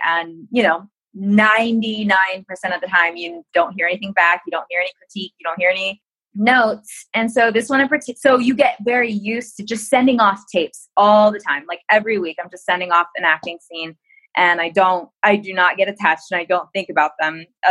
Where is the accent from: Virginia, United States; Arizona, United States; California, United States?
Virginia, United States; I grew up in Virginia, really close to the Appalachian Trail. In fact, pretty much on the Appalachian Trail.